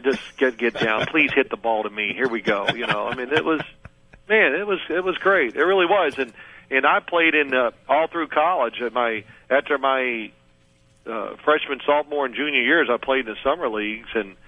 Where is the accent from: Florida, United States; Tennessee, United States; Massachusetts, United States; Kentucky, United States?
Kentucky, United States; Louisville; I grew up in Louisville, so you guys were it.